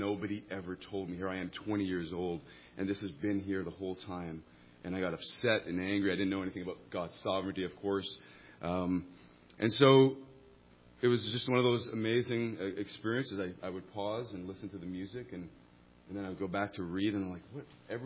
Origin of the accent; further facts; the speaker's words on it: Toronto, Ontario, Canada; I grew up in Toronto, in Canada